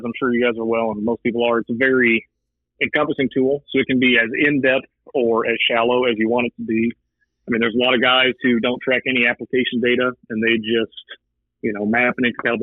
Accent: Missouri, United States; I come from East Central Missouri originally.

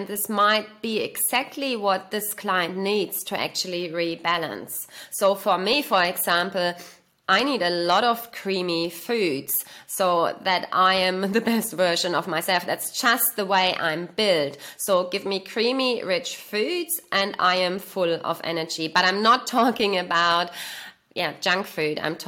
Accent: Germany; accent: German; English is a second language; this very somber, stern, dark German living, which I'm not, even though my accent is still a little bit like that.

